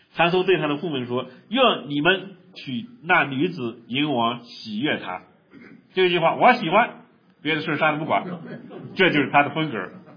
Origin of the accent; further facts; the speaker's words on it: China; 我发现我们中国人在狮子园最近发生好多故事，对吧？